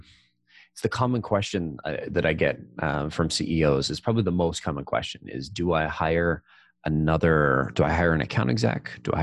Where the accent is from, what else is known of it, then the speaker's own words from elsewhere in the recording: Canada; because I'm Canadian, I've got to work in a hockey analogy